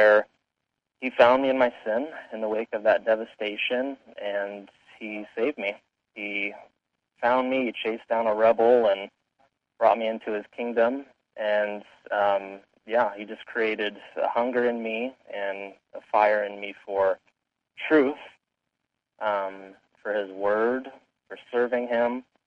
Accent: Arizona, United States; So other than that, I'm a native from Arizona, born and raised.

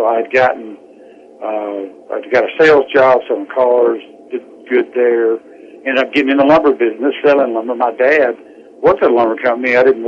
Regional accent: the South, United States; because I'm from the South.

